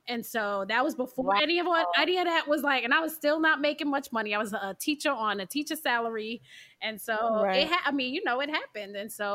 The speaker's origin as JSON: {"language": "English", "town": "Brooklyn", "region": "New York", "country": "United States", "tie": "born or raised there", "said": "I grew up in Brooklyn. My husband and I both grew up in the projects in Brooklyn."}